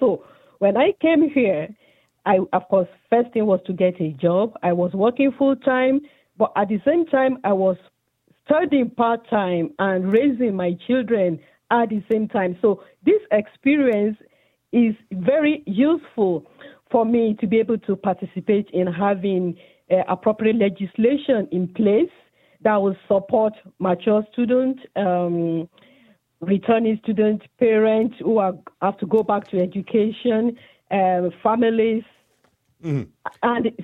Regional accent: Nigeria; now in Ireland; because of my experience from my home country, original home country in Nigeria, and the over 20 years of living here

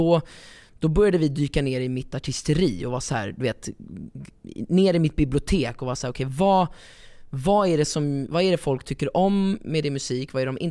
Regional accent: Italy; jag är italienare

